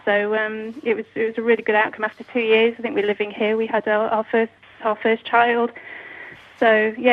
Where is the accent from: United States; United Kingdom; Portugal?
United Kingdom; England; also born or lived in Melbourne; now in Alice Springs, Australia; Well, we've been living in Melbourne. I'm from England originally. Met my husband in Geelong. We lived in Melbourne for 7 years.